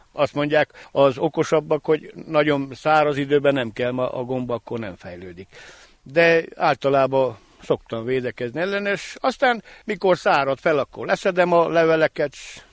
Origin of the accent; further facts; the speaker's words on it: Nyárádszentlászló, Mureș County, Romania; nyugdíjas, itt élek Nyárádszentlászon, itt születtem, és gyakorlatilag nagy részét az életemnek itt éltem